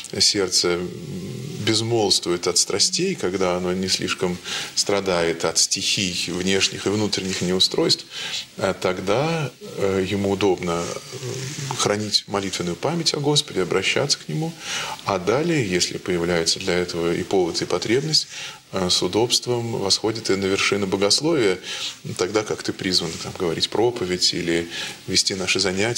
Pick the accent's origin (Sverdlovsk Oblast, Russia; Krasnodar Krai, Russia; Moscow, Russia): Moscow, Russia; now in Ryazan, Russia; я как такой москвич до мозга костей, но блаженствую тем, что живу в глубокой провинции